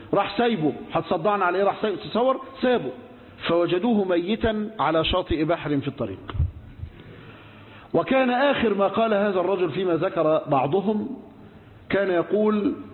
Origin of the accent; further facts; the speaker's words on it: Egypt; والرافضة الباطنية الإسماعيلية اللي كان منهم الموجودين عندنا في مصر